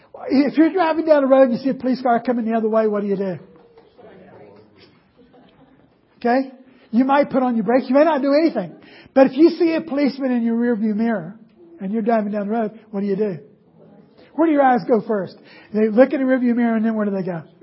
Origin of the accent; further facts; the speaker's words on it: West Virginia, United States; Place, like, I grew up in West Virginia.